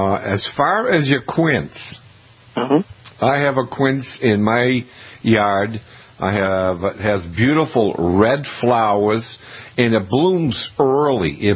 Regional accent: Maine, United States; Growing up in Maine, we had chestnut trees right on the street in front of my house.

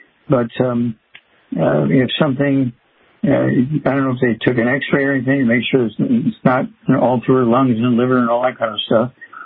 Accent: Missouri, United States; Okay, Darlene from my home state, Missouri.

